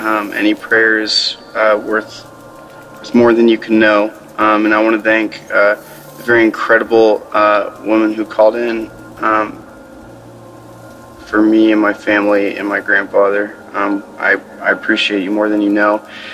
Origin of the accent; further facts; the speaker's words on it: Tennessee, United States; Hey, Daily Audio Bible. This is … again. I'm from Tennessee.